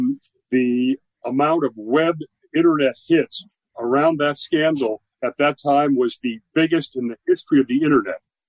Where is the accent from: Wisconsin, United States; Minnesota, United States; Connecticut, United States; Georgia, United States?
Connecticut, United States; Greenwich; I'm from Greenwich, and the Greenwich station had a need.